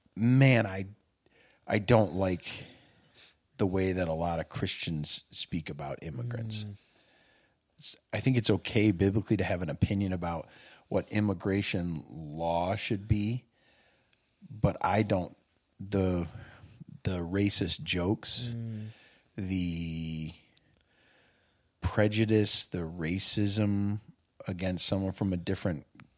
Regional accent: Michigan, United States; I was born here. So I'm, you know, born and raised in Michigan, very much a Midwesterner in my thinking.

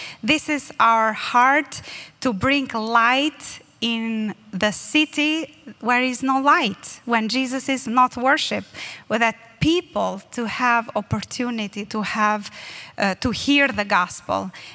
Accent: Albania; English is a second language; we are from Albania, and we grew up in a Muslim family

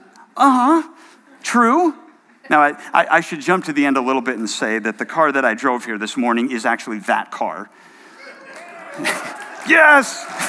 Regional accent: New England, United States; So Annie and I, she's from California. I'm from New England. But we both grew up in blue-collar, small-town kind of contexts.

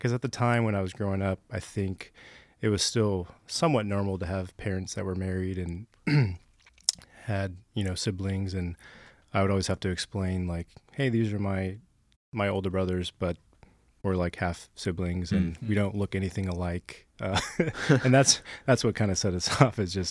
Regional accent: California, United States; So anyways, so it started in Southern California. That's where I grew up, born and raised in SoCal.

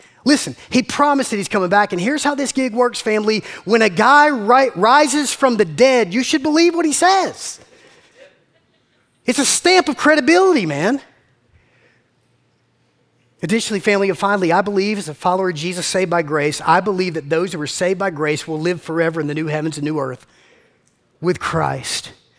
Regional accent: Macon, Georgia, United States; I grew up in Macon. They didn't teach us SAT words in Macon, man.

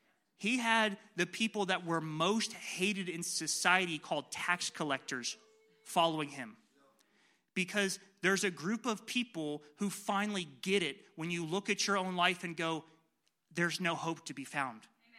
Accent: South of England, United Kingdom; I'm an English guy from the South.

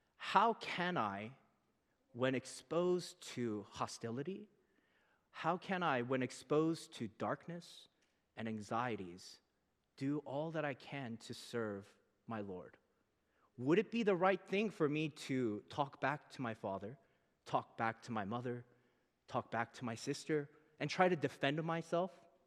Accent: United States; But I remember as I was growing up in America, finances became an incredibly primary concern of my family

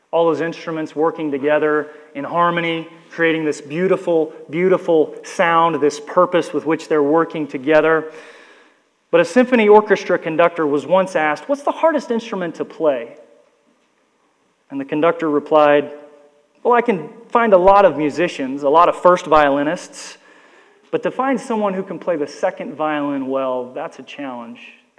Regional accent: Oklahoma, United States; Most of you know I grew up in Oklahoma.

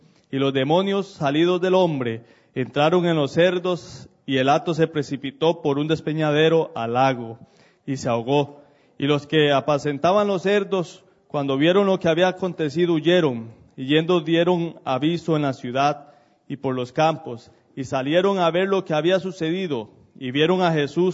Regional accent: Costa Rica; en esos pueblos, como mi pueblo donde yo vengo, de Costa Rica, ahí casi todo el mundo se conoce, son pueblos pequeñitos

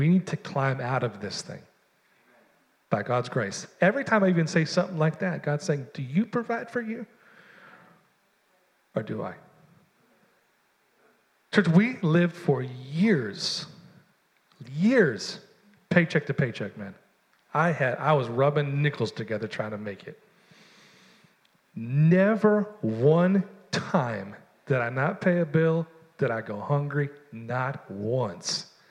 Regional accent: United States; Because it's inflicting on my freedom as an American.

